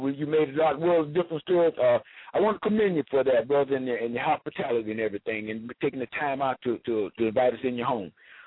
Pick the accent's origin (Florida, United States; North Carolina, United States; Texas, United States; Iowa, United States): Florida, United States; Clinton City; I'm from Clinton City, Florida.